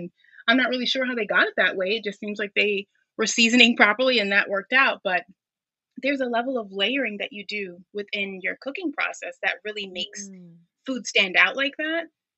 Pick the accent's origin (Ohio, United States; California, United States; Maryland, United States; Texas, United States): Texas, United States; Houston; born there; now in New York, United States; And so I was born in Houston, Texas, but when I moved to New York